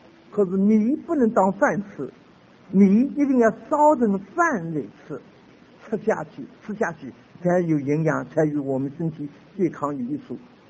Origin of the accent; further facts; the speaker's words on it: China; 我们中国人一句话说，结果不花。